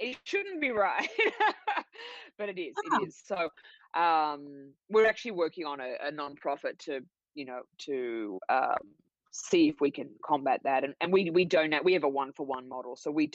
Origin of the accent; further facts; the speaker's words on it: Sydney, New South Wales, Australia; So yes, you're right. I'm from Australia. I grew up in Sydney, which was amazing perspective, I think, and a great fun way to grow up as, you know, a young person.